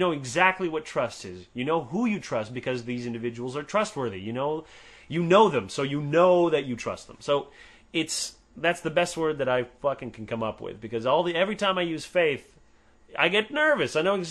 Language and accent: English; Canada; Actually, I'll tell you one thing about being a Canadian atheist that disturbed me.